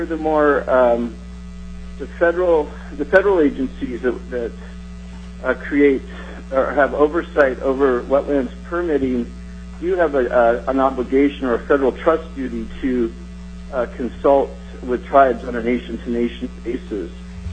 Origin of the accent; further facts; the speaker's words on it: Anchorage, Alaska, United States; I'm a lifelong Alaskan resident. I was born in Anchorage.